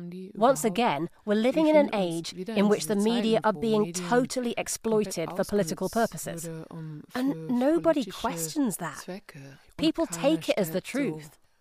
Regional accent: Germany; I was born and raised in Germany, but my mother is from Asia. She was born in Laos, though her parents are from Vietnam.

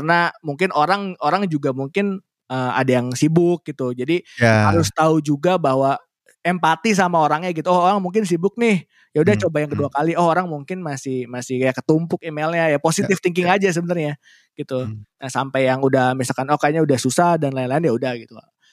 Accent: Indonesia; kenalin diri … di aku dari Indonesia

